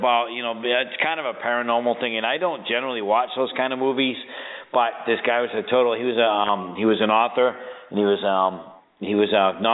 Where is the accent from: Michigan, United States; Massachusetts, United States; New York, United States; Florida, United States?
Massachusetts, United States; Salem; Yeah, we're from Salem, Mass.